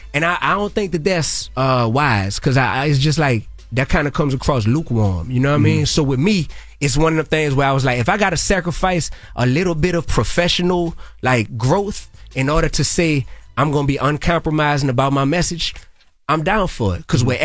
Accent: New Orleans, Louisiana, United States; I come from New Orleans.

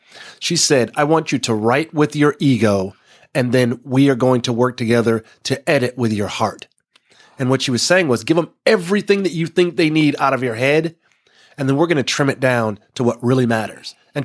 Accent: Texas, United States; I've been a Cowboys fan my entire life, you know, growing up in Texas

